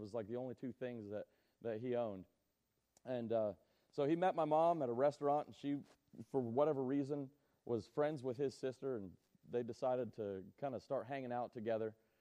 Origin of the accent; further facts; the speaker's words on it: Florida, United States; also born or lived in Michigan; now in Tennessee; I was actually born in Michigan but raised in Florida, and then I came to Tennessee, so they call me a halfback.